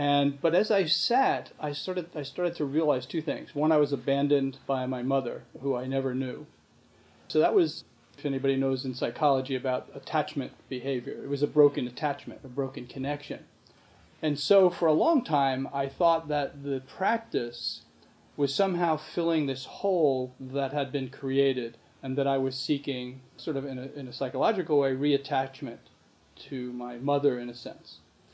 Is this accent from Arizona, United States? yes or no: no; North Arlington, New Jersey, United States; And I was raised in North Arlington, which is a blue-class, working-class town down by, I don't know, Lyndhurst and Kearney and there.